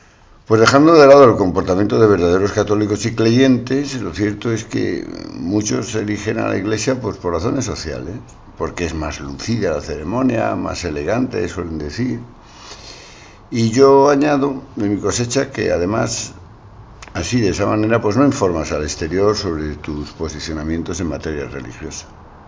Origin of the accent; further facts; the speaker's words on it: Alicante, Valencian Community, Spain; also born or lived in Galicia; El fin de semana lo pasé en Alicante, en ciudad a la que llegué procedente de Galicia y con bastante disgusto interior, cuando yo contaba unos 8 años de edad.